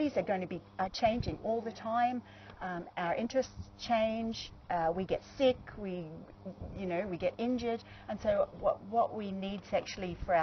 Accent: Australia; moved away as an adult; also born or lived in Nigeria; So I moved here when I was 29, and I've been here 17 years, and so I, you know, growing up in Australia, I had some time in Nigeria as well for 7 years.

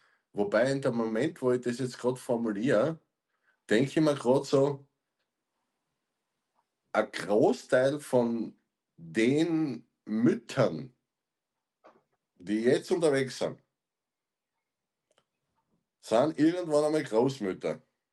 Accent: Styria, Austria; ich bin ein Steirer, der was in Kärnten lebt

